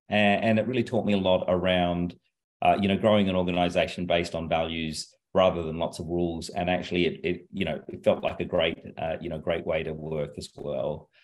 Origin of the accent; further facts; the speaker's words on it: Canberra, Australian Capital Territory, Australia; also born or lived in India; I've a bit of background around me. I've kind of grown up in Canberra. In fact, I was born in India. I grew up in Canberra, so I did all my primary school and high school here.